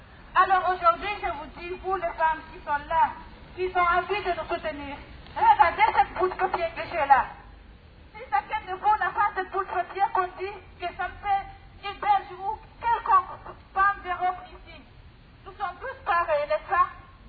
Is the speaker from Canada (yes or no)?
no; Guinea; je suis de Guinée-Conakry, je fais partie des collectifs de femmes